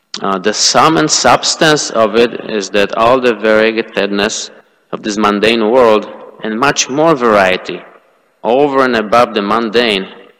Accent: Poland; English is a second language; I read it in my home country in Poland. I read it in Polish

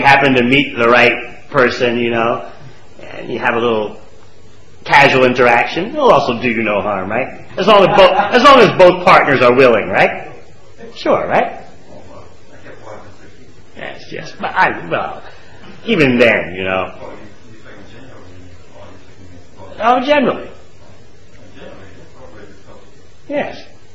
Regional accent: Russia; now in Australia; You're so fortunate here, you're growing up in Australia, not Russia like me

